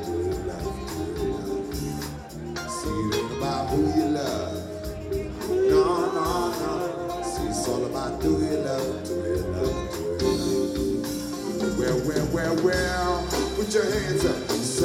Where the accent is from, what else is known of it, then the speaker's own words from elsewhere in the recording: Oakland, California, United States; born there; Oaktown in the house. I was born in Oaktown.